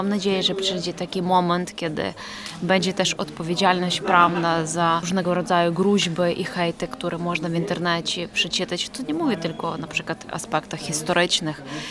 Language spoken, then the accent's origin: Polish; Ukraine; Polish is a second language; I ja jako Ukrainka